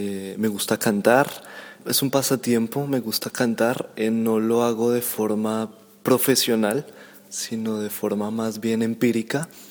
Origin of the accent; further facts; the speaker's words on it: Bogotá, Colombia; soy colombiano, vengo de la ciudad de Bogotá, soy licenciado en Filología e Idiomas Francés de la Universidad Nacional de Colombia.